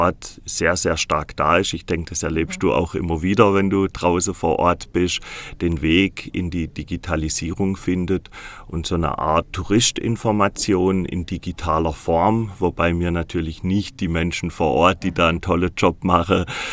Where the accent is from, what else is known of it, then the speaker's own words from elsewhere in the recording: Baden-Württemberg, Germany; Ja, so Randschwarzwälder. Ich komme gebürtig aus dem Wiesental. Das zählt man ja noch zum Schwarzwald dazu. Also aus dem Nachbarort, wo sich gerade jetzt der Bundesjogi verabschiedet hat, von Schönau.